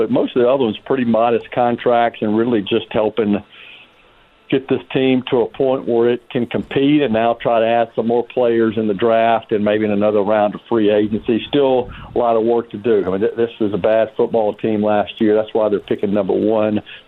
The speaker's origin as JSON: {"language": "English", "town": "Nashville", "region": "Tennessee", "country": "United States", "tie": "born or raised there", "said": "I grew up in Nashville about the same time Joe did, and there weren't many places around here."}